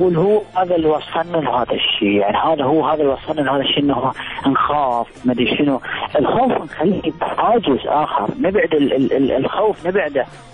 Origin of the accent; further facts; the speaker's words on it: Iraq; هم يسمون يقولون عندنا بالعراق، أو يعني العراقيين دائما يقولون هو زلمة